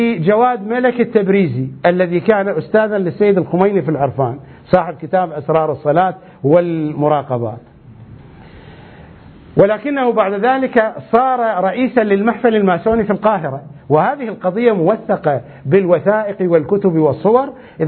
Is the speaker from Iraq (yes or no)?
yes; Iraq; تأسست الأحزاب الشيعية عندنا في العراق سنة 58-59